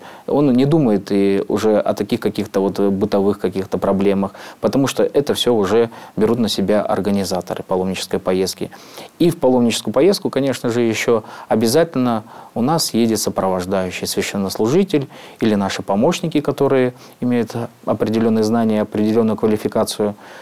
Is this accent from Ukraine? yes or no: no; Novosibirsk, Novosibirsk Oblast, Russia; Я говорю: «Я из Новосибирска».